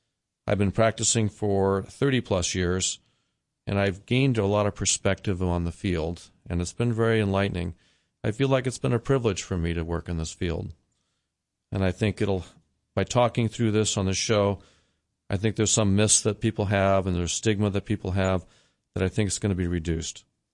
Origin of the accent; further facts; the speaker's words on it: Iowa City, Iowa, United States; I received my medical education and psychiatry training at the University of Iowa, which happens to be my hometown of Iowa City.